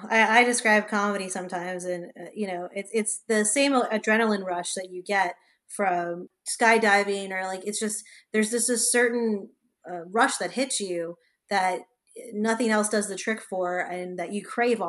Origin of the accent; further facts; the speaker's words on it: Los Angeles, California, United States; also born or lived in New York / New Orleans; Because I'm from Los Angeles. And before I lived in New Orleans, I was in New York.